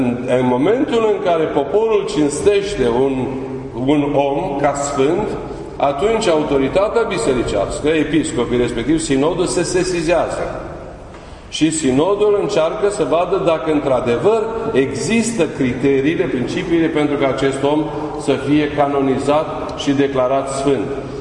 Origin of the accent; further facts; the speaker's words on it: Romania; nu are deloc de ce să ne fie jenă că suntem ortodoxi și că suntem români.